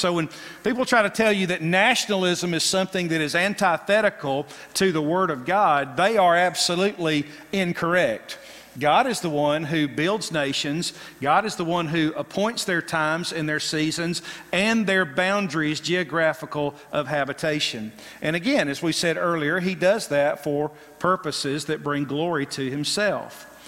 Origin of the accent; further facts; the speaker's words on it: United States; But we, as our own country, speaking as an American, we have been cut from ultimately the sustenance of the root system of the Christian worldview.